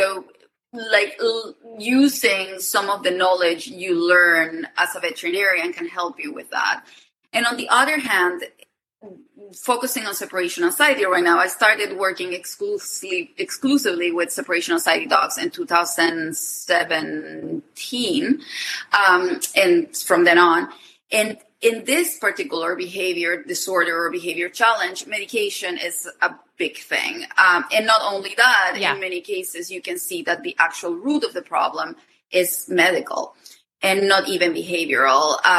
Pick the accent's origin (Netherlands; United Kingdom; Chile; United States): Chile; English is a second language; So I am originally from Chile. That's why the accent.